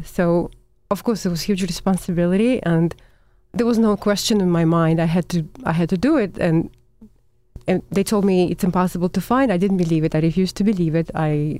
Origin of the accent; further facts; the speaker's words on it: Russia; English is a second language; she remembered that I'm a Russian. I was born in Russia, and I speak Russian, and I'm a musician.